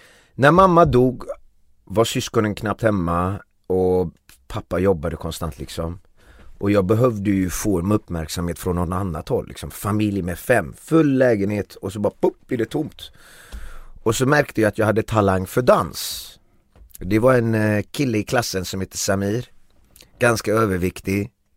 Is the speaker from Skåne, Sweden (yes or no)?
no; Gothenburg, Västra Götaland County, Sweden; Så gick jag på ett disco, fritidsgården sån här på Frölunda där jag växte upp, breakdance disco.